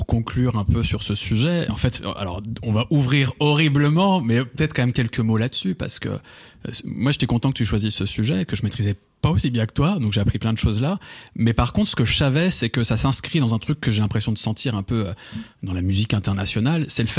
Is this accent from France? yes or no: yes; France; Même en tant que Français